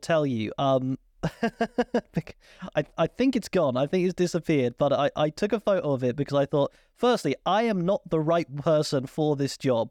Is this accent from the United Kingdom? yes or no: yes; United Kingdom; As you know, I'm incredibly British